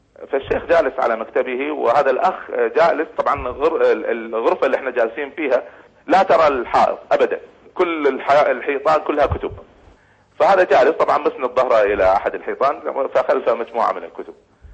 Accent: Kuwait; سلمت عليك … من الكويت.

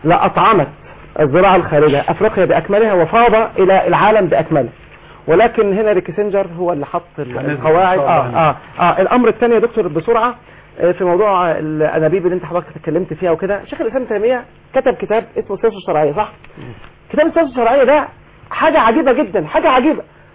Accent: Tanta, Gharbia, Egypt; عندنا في طنطا مثلا المدخل بتاع كفر الشيخ من طنطا

